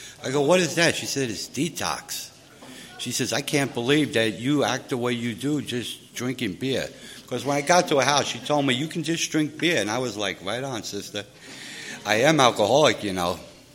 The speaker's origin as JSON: {"language": "English", "town": "New York City", "region": "New York", "country": "United States", "moved": "yes", "said": "I'm originally from New York City. I was getting in trouble. My family decided to ship me out to San Diego to get me away from those people."}